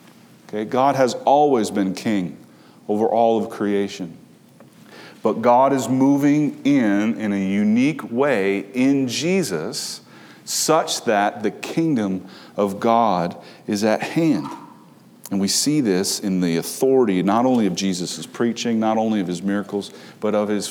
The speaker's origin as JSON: {"language": "English", "region": "Minnesota", "country": "United States", "tie": "born or raised there", "said": "For example, I grew up in Minnesota, and I've been working on hiding my vowels for a long time. But it's true. I'm from Minnesota."}